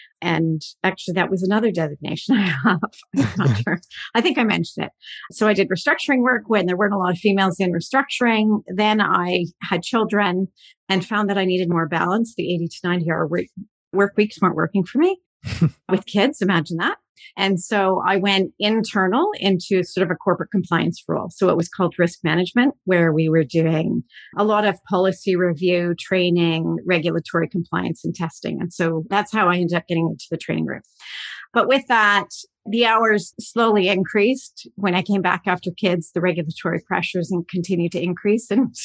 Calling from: Oakville, Ontario, Canada; I am tuning in from Oakville, Ontario, just about half an hour or 2 hours, depending on the commute, west of Toronto.

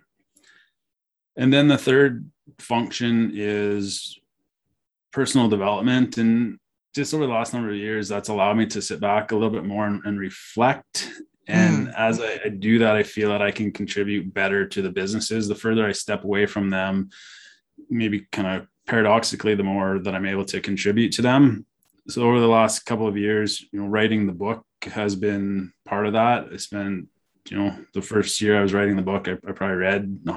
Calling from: Edmonton, Alberta, Canada; also born or lived in England / Australia; I'm calling in from Edmonton, Alberta, Canada. So I've lived in a few other places. I've lived in England and Australia for university, and I've lived in other parts of Canada.

